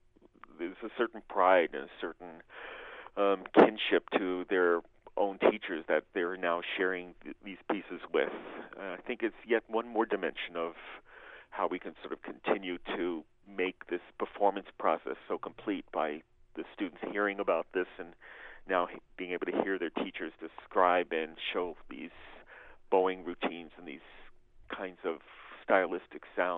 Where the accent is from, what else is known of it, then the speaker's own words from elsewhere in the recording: Brooklyn, New York, United States; when I was growing up in Brooklyn, I would see her on a daily basis